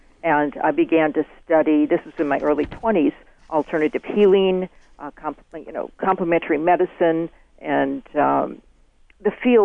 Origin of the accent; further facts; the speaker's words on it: United States; However, growing up in America, it was interesting because as a youth, no one really talked about this sort of subtle energy